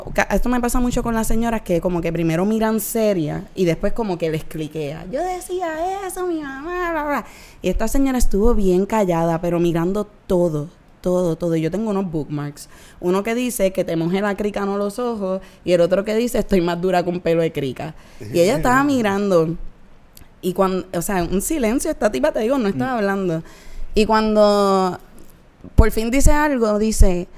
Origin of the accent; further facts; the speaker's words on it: Carolina, Puerto Rico; Y yo, no, yo soy de Carolina. Mi mami también mencionaba su crica.